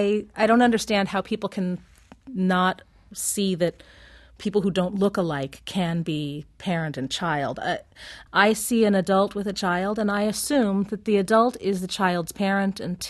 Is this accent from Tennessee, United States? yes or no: no; San Diego, California, United States; And we are from San Diego, California, originally. And I had never experienced people thinking I was the nanny until I moved here.